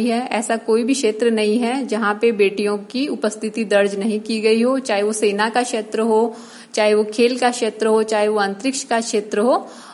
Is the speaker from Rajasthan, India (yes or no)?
yes; Jaipur, Rajasthan, India; मैं राजस्थान जयपुर की निवासी हूं बेसिकली, लेकिन मेरी पूरी शिक्षा 12वीं के बाद में राजस्थान के बाहर ही हुई है, कानपुर में हुई है